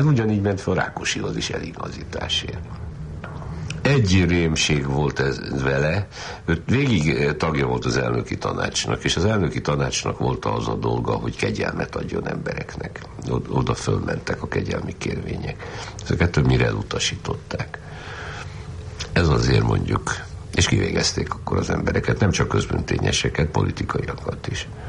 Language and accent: Hungarian; Oradea, Bihor, Romania; Egyszer kiderült, hogy én nagyváradi vagyok, ő meg ugye ugrai, tehát Bihar megyei